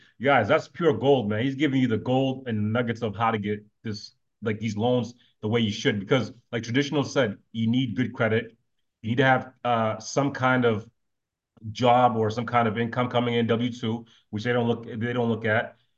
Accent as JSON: {"language": "English", "town": "Boston", "region": "Massachusetts", "country": "United States", "moved": "yes", "lives_now": "Atlanta, United States", "said": "I'm coming from Boston originally, but now I'm in Atlanta."}